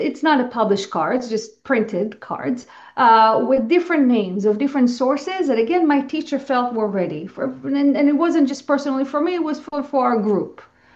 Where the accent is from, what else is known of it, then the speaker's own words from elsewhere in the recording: Israel; born there; English is a second language; I had no good concept of who Yeshua was because I was born in Israel. I just didn't grow up with that context, with that knowledge.